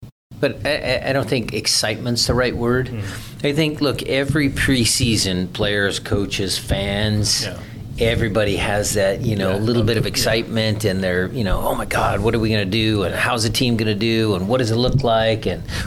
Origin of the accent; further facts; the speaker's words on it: Seattle, Washington, United States; coming from a perspective of being born and raised in Seattle.